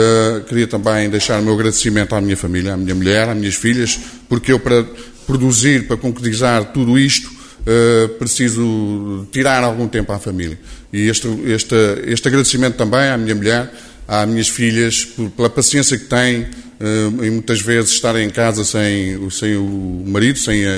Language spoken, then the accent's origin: Portuguese; Ovar, Aveiro, Portugal; eu sou nascido no Hospital de Ovar, nasci no Hospital de Ovar e cresci a minha infância, a minha adolescência foi num bairro típico de Ovar, que está muito bem representado aqui hoje, que é o bairro do Lamarão. Foi lá que eu cresci